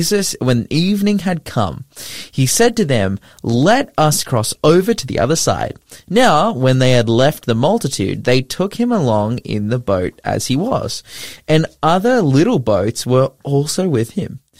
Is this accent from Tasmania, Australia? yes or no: no; Lake Macquarie, New South Wales, Australia; I grew up on Lake Macquarie, and many times, I grew up on a house that was on the lake, like a waterfront on the lake. We had our little jetty.